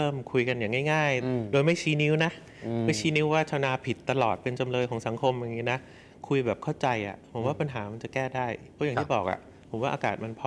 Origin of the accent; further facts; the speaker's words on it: Bangkok, Thailand; สิ่งนึงที่ขาดตอนนี้ในฐานะคนกรุงเทพนะ